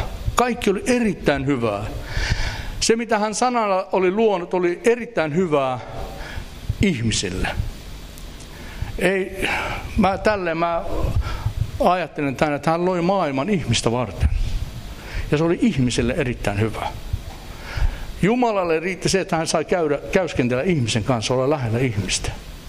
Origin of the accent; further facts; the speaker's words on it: Sweden; Me ollaan kasvettu Ruotsissa.